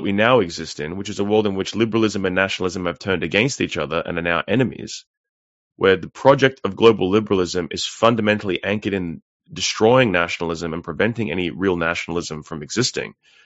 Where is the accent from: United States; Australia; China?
Australia; as an Australian, to make it more concrete, as an Australian